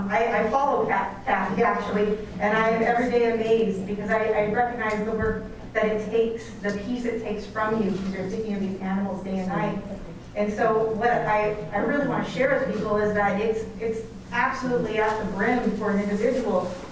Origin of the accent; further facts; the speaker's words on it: California, United States; I'm from Orange County, so when I first moved here, I thought every stray dog had an owner looking for it.